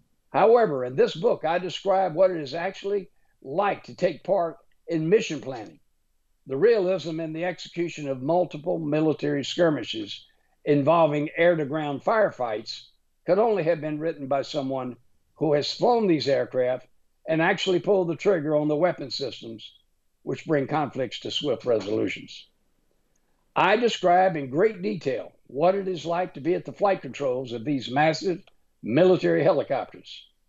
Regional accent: Lake Charles, Louisiana, United States; As most people know, Lake Charles, Louisiana, where I was born, is the location of multiple oil refineries.

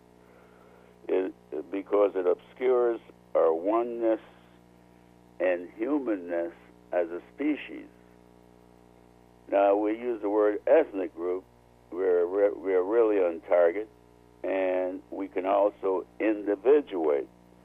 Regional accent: United States; born there; I was born here in the United States.

